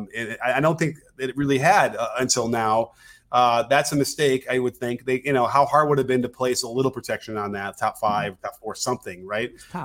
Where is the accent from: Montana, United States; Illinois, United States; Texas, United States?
Illinois, United States; Chicago; So, okay, full disclosure, I grew up in Chicago.